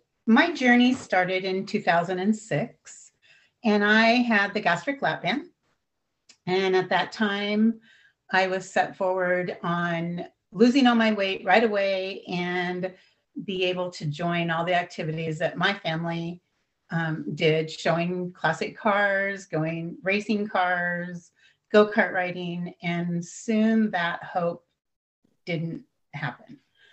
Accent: Pacific Northwest, United States; I'm also from the Pacific Northwest, can I meet you?

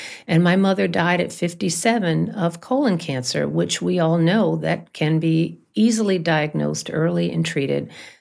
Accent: Alabama, United States; just in my home state, not only did J. Marion Sims come there and do these atrocious things

